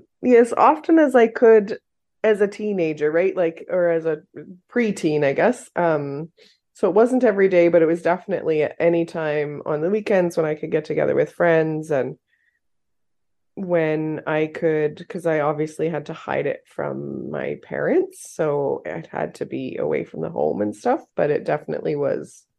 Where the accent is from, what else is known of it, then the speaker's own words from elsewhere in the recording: Fort McPherson, Northwest Territories, Canada; So I grew up in Fort McPherson, NWT, and there was definitely a lot of alcohol addiction in the community.